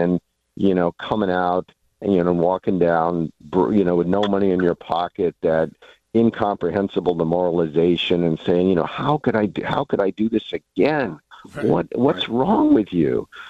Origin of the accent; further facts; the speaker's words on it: California, United States; I'm from San Francisco Bay Area originally, and we'd drive like 3 hours to Lake Tahoe in the winter to ski.